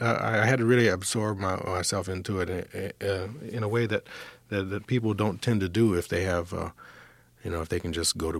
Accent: Ohio, United States; I grew up in Ohio, right? There was nothing on the radio, maybe 2 hours a week of jazz on the radio.

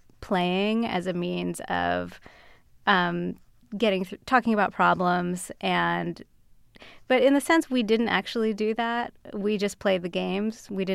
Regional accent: Philadelphia, Pennsylvania, United States; where we grew up in Philadelphia

